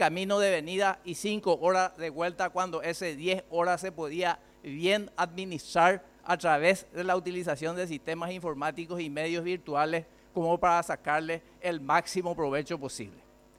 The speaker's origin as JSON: {"language": "Spanish", "country": "Paraguay", "said": "Voy a seguir siendo, sí, ciudadano paraguayo, contribuyente y preocupado por la República del Paraguay"}